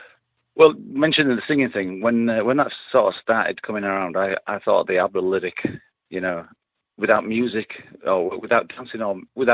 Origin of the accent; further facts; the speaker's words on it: Leeds, Yorkshire and the Humber, United Kingdom; from Leeds.